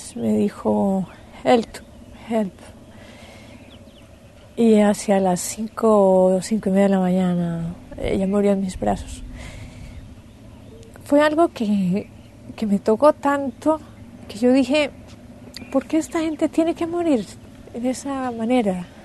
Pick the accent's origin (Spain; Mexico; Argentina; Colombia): Colombia; now in Auroville, India; Mi país de origen es Colombia, en Sudamérica, y llevo viviendo en Auroville 10 años.